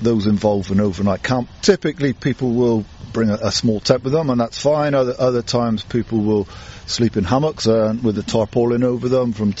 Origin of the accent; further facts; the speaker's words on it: South West England, United Kingdom; So I grew up in the West Country, and I literally stepped out the back door and I was into the fields and the woods.